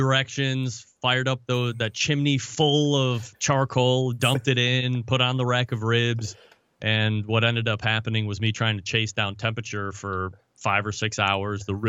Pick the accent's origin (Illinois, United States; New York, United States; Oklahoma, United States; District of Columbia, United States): New York, United States; Saratoga Springs; also born or lived in Elmira; I was born and raised upstate New York. Mark Twain's hometown was my birthplace, Elmira, New York, if you've ever heard of that.